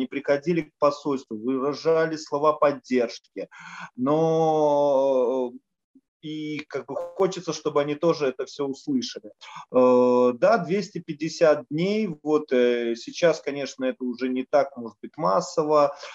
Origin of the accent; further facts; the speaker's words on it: Polotsk, Vitebsk Region, Belarus; now in Saint Petersburg, Russia; Мой родной город, это город Полоцк.